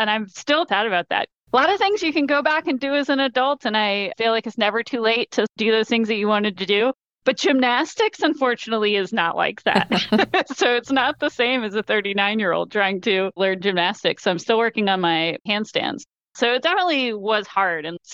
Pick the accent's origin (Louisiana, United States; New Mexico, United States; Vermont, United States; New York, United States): New York, United States; Lansing; also born or lived in Indiana / Ohio / Memphis, Tennessee; I was born in Indiana, despite my mother not remembering. We moved on my second birthday to Ohio. We moved from there to Memphis, Tennessee. And then I went to the last part of middle school and high school in upstate New York in a tiny little town called Lansing